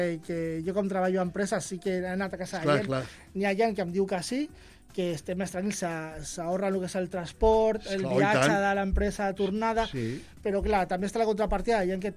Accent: El Prat de Llobregat, Catalonia, Spain; que jo soc del Prat.

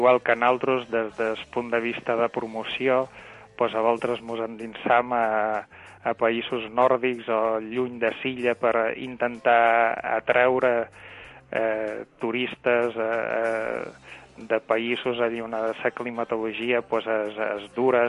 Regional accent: Formentera, Balearic Islands, Spain; jo com a formenterer considero que és impressionant

